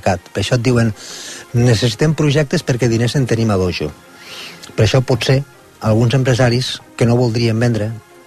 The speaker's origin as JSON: {"language": "Catalan", "town": "Lleida", "region": "Catalonia", "country": "Spain", "said": "jo que soc de Lleida, el sector alimentari s'està concentrant"}